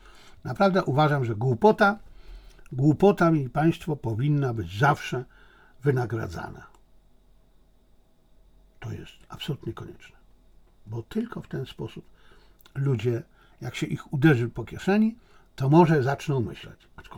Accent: Silesian Voivodeship, Poland; Wychowałem się na Śląsku, studiowałem na Politechnice Śląskiej.

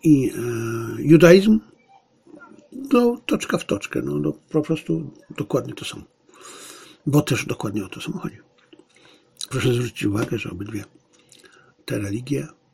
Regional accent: Bielcza, Lesser Poland, Poland; pochodzę, jak Państwo wiecie, z Bielczy, koło Tarnowa w Galicji, po Mieczu.

